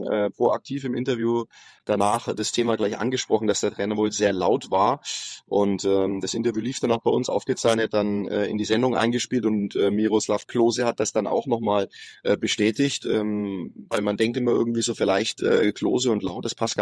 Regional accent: Nuremberg, Bavaria, Germany; born there; Ich war früher mal Stadionsprecher, bin dort geboren.

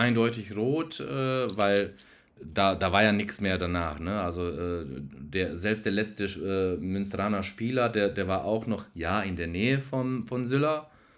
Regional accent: Sarajevo, Bosnia & Herzegovina; Ich bin ja aus Sarajevo, Bosnien-Herzegowina.

